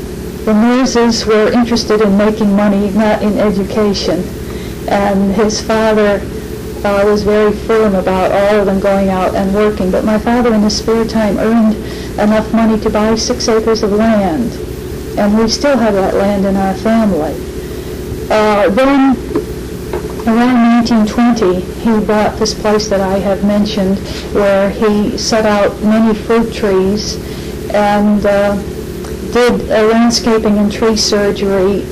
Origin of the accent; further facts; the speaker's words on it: Mount Kisco, New York, United States; born there; Well, I was born in Mount Kisco, Westchester County, New York, on June 15, 1915.